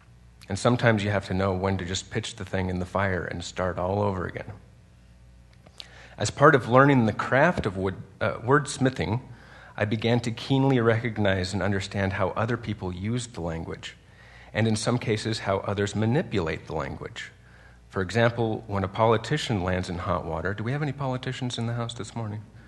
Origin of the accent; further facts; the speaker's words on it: York, Nebraska, United States; Well, you already know that I'm from a little town in Nebraska called York.